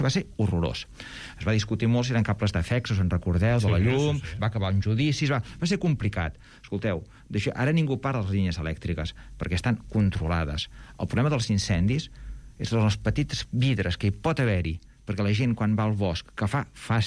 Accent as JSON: {"language": "Catalan", "region": "Catalonia", "country": "Spain", "said": "jo que vinc del Berguedà"}